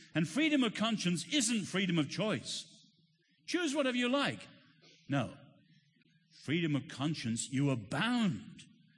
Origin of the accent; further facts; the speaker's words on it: Ireland; also born or lived in Asia; But I know well when prejudice and hatred burst out into violence. I've seen it in Asia, where I was born and lived 10 years, and I know it in my home country, Ireland.